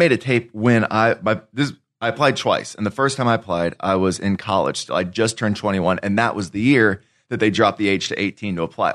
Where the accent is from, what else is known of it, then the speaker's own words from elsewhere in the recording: Georgia, United States; also born or lived in Texas; now in Los Angeles, United States; No, I was born in Texas, grew up in Georgia. I'd only been in LA for about 4.5 years now.